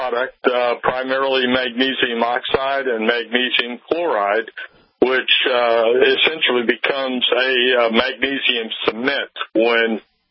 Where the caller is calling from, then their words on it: Tampa, Florida, United States; I'm calling in from Tampa. I have an office in Tampa and in St. Pete.